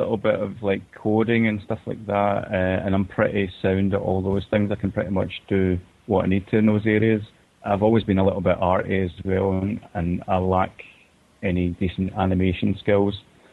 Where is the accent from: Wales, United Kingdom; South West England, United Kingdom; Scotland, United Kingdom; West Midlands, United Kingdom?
Scotland, United Kingdom; Glasgow; I'm on the art and animation course and I'm from Glasgow in Scotland.